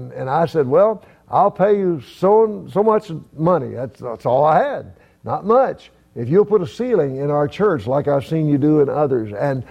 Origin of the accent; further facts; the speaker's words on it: Rabbit Hash, Kentucky, United States; My hometown is Rabbit Hash, Kentucky. There in Boone County, right on the banks of the Ohio River in a log cabin God saw fit to allow me to live.